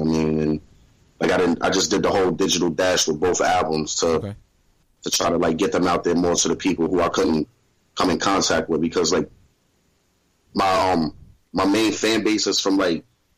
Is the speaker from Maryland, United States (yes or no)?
no; Queens, New York, United States; I'm originally from Queens, New York, Rochdale Village. I mean, Southside Jamaica, Queens.